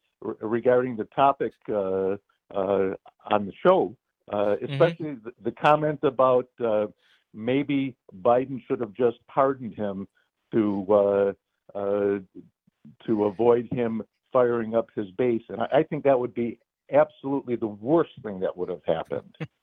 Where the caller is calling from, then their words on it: Glendale, United States; I'm calling from Glendale.